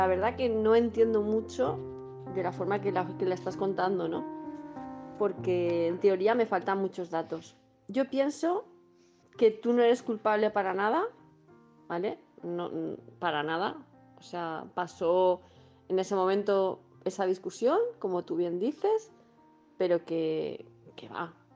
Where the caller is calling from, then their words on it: Palma de Mallorca, Balearic Islands, Spain; de Palma de Mallorca